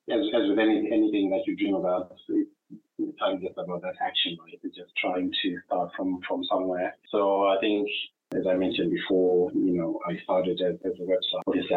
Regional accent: Zimbabwe; now in United Kingdom; I was born in Zimbabwe, grew up in that field, went to Sandringham High Primary, went through the usual upbringing as you would.

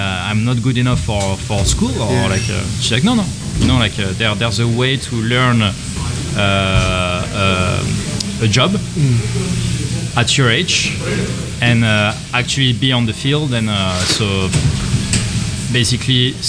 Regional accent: France; English is a second language; I was born and raised in France.

